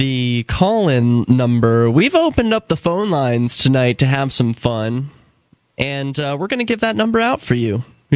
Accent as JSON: {"language": "English", "town": "Keene", "region": "New Hampshire", "country": "United States", "said": "I'm from Keene in the Shire here in New Hampshire."}